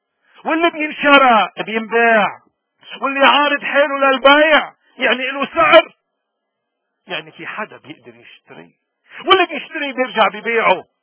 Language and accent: Arabic; Lebanon; ولكن اليوم نحن ما فينا بقى نضل واقفين من دون ما ناخد موقف كلبنانيين، كل لبناني لازم يكون عنده موقف